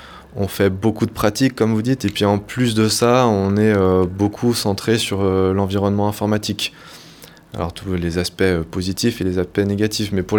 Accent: Auray, Brittany, France; also born or lived in Vannes; Moi, je suis breton. Je suis breton, et par contre, j'étais surtout sur la côte sud. Je suis né à Vannes, et j'ai vécu toute ma jeunesse à Auray, et j'ai migré vers le centre Bretagne.

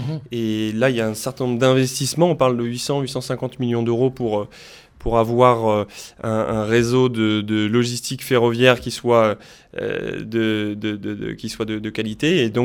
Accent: Lampaul-Ploudalmézeau, Brittany, France; j'ai grandi à Lampol-Pouloirzel, une petite commune dans le nord-ouest du Finistère

